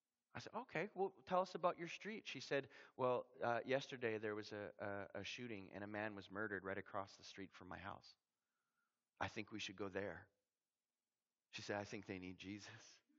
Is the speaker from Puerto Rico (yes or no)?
no; Canada; I'm from Canada.